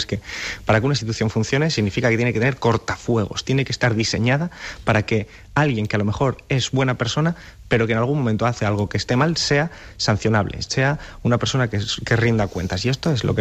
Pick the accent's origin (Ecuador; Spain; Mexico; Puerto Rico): Spain; ese es el problema que también abordamos como españoles y ciudadanos